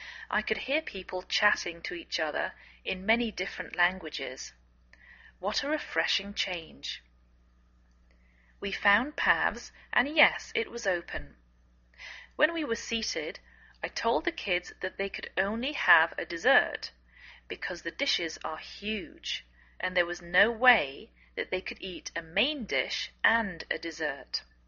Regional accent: England, United Kingdom; now in United States

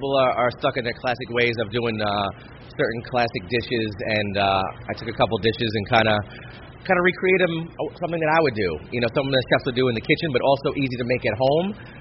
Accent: New Jersey, United States; You know, I grew up in New Jersey, so we saw that a lot.

